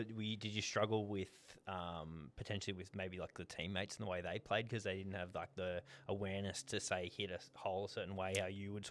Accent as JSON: {"language": "English", "town": "Dubbo", "region": "New South Wales", "country": "Australia", "said": "I'm from Dubbo, but..."}